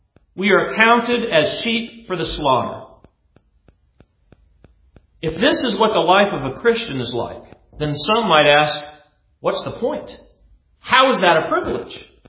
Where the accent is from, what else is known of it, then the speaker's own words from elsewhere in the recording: Colorado, United States; I remember when I was growing up in Colorado, sometimes we would take a drive as a family into the Rocky Mountains.